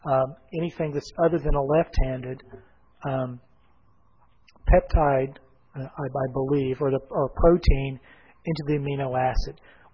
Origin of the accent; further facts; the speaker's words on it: Oklahoma, United States; because I'm from Oklahoma, and they said the buffalo in Oklahoma